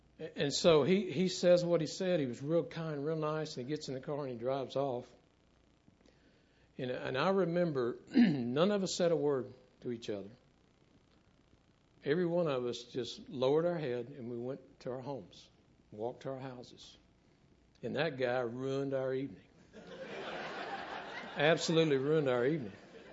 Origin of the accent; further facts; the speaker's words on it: Abilene, Texas, United States; I was 13 or 14 years old, and I grew up in Abilene, Texas, on Bridge Street.